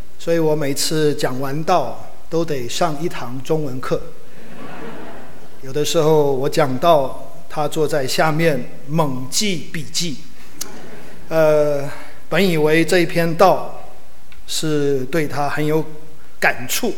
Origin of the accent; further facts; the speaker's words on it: Taiwan; 提到我的中文其实不单单是因为我在台湾出生长大的